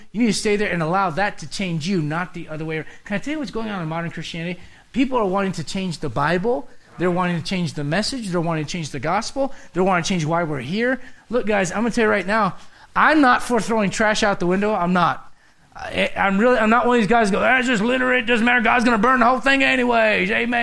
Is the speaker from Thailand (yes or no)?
no; Puerto Rico; I know I came from Puerto Rico